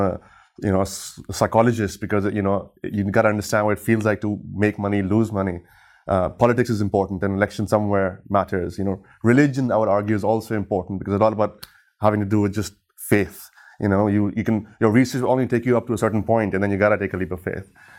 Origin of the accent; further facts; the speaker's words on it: Dubai, United Arab Emirates; now in Canada; I'm from Pakistan. I was born and raised in Dubai, and I've spent half of my adult life in Canada.